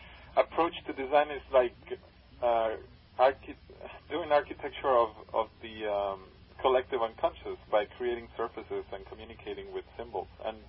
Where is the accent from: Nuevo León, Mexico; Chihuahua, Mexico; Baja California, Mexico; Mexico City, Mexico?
Mexico City, Mexico; I am from Mexico City. I've been studying and traveling in different parts of the world.